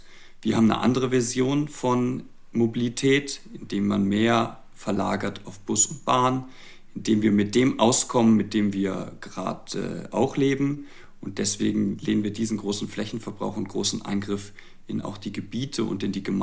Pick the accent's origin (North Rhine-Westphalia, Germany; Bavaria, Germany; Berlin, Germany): Bavaria, Germany; Freising; ich komme aus Freising